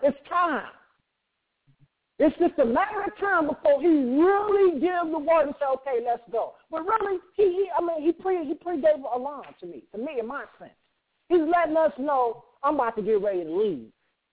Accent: Detroit, Michigan, United States; When I seen the ministers teaching, in my hometown, out of all the towns, I got this. I mean, he chose that. That was the first thing that made me think. Why did he choose to go to Detroit?

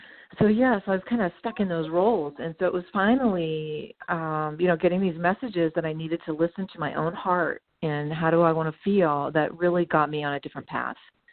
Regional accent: Pennsylvania, United States; I grew up in Western Pennsylvania, small town girl, kind of a narrow background

